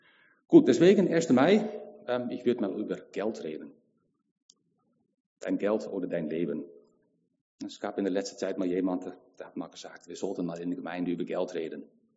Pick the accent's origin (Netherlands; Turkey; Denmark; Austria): Netherlands; German is a second language; now in Germany; das habe ich erst hier in Deutschland gelernt, weil ich komme aus Holland